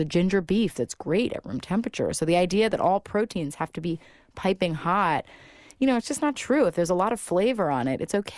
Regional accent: the South, United States; You know, I'm from the South, so there's a lot of Southern influence

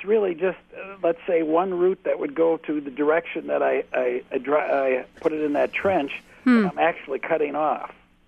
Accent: Wausau, Wisconsin, United States; I'm from Wausau, although I'm in kind of a rather sheltered place.

